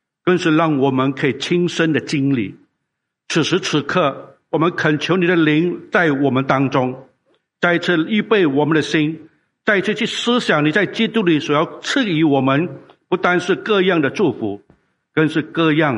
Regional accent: Singapore; 我们的护照在世界上是数一数二的，这一个的被接纳的我的国家里面数量应该是排第二。

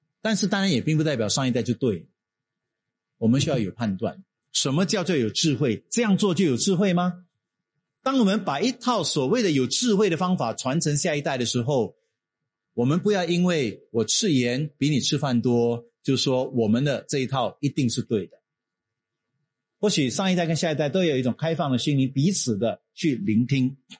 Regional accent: Singapore; 我们新加坡是唯一一个这样的一个的政策，就是英语为第一语言，但是母语是第二语言的。这个对我这个华校生来讲是比较难接受的

